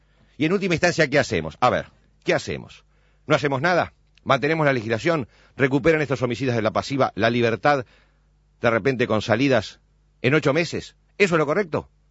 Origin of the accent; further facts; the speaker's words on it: Uruguay; porque también somos muy uruguayos